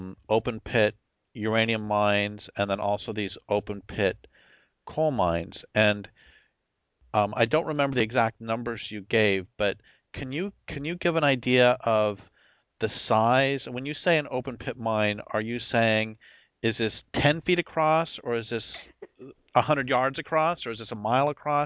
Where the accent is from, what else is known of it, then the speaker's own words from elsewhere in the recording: Colorado, United States; I grew up in Colorado, and we used to go up in the mountains all the time